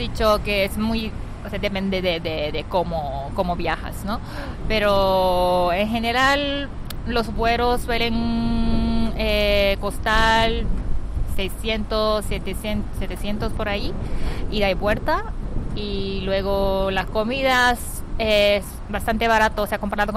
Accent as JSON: {"language": "Spanish", "country": "Japan", "second_language": "Spanish", "said": "soy japonesa"}